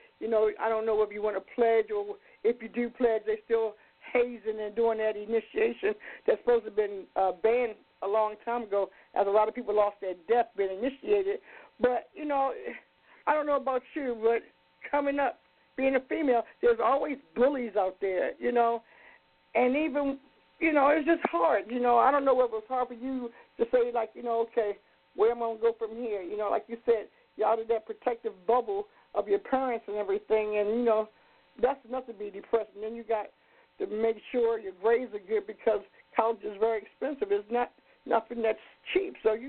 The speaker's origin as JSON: {"language": "English", "town": "Baltimore", "region": "Maryland", "country": "United States", "moved": "yes", "lives_now": "California, United States", "said": "because I'm from Baltimore, and, you know, I moved to California, and it seemed like I just perked up because it had more days of sun, you know."}